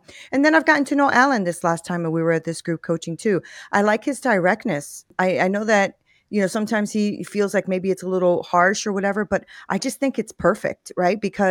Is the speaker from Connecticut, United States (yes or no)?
yes; Connecticut, United States; now in Texas, United States; we moved to Texas, right? We're from Connecticut, and I've always wanted chickens